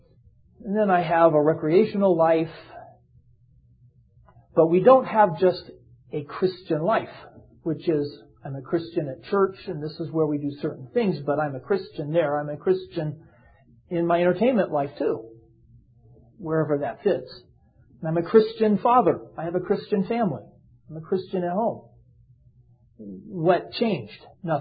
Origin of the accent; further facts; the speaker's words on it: the South, United States; Not that, well, I'm from the South.